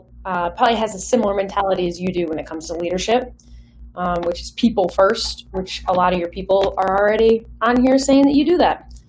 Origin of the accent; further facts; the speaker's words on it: New York, United States; I'm a New Yorker, so that's the same.